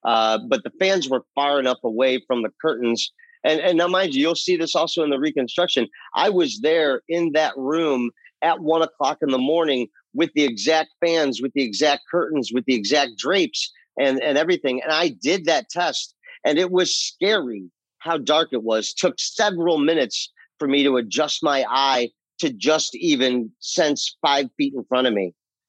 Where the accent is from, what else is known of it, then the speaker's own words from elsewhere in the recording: Cleveland, Ohio, United States; Like, I grew up in Cleveland, Ohio.